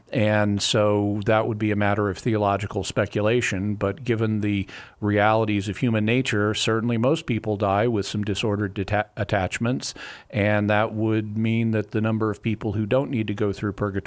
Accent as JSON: {"language": "English", "region": "Arkansas", "country": "United States", "tie": "born or raised there", "said": "I grew up in the Boston Mountains, which are the highest part of the Ozark Mountains in northwest Arkansas."}